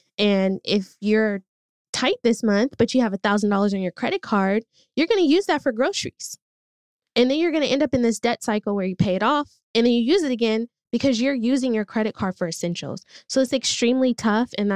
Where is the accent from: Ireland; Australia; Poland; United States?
United States; Oakland, California; I grew up in East Oakland. I wasn't taught financial education in school.